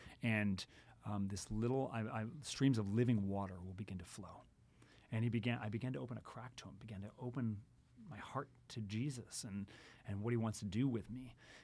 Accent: Cleveland, Ohio, United States; Well, I'm from Cleveland originally, so you missed the connection there.

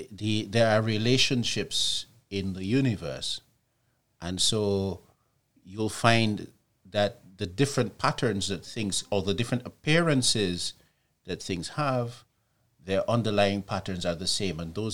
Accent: Guyana; moved away; also born or lived in England; I mean, when I was taken to Guyana when I was three. I was born in England.

